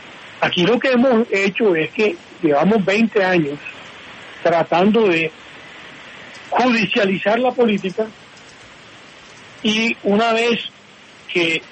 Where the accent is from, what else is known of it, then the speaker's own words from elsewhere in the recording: Cesar, Colombia; porque es que yo soy del César